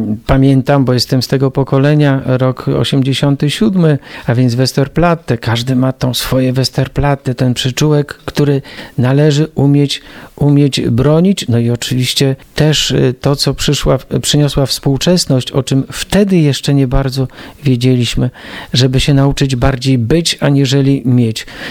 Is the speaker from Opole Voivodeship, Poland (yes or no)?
no; Gdańsk, Pomeranian Voivodeship, Poland; Wychowałem się w parafii Najświętszego Serca Jezusowego w Gdańsku, w Brzeszczu.